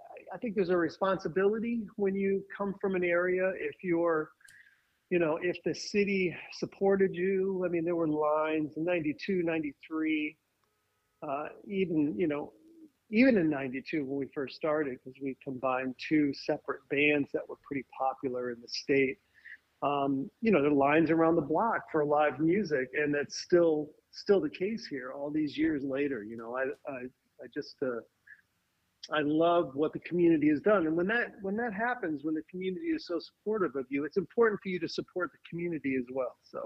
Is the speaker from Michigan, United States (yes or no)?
yes; Holland, Michigan, United States; born there; Yeah, I was born in Holland, but you know, Holland is West Michigan.